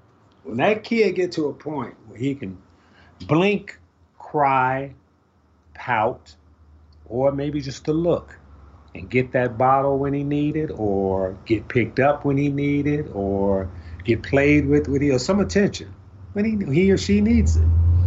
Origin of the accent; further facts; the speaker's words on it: Chicago, Illinois, United States; I grew up on the St. Louis street in Chicago.